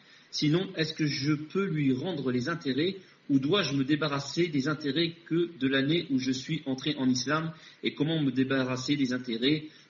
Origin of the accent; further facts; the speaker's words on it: Morocco; C'est un homme qui est d'origine algérienne et moi je suis marocaine.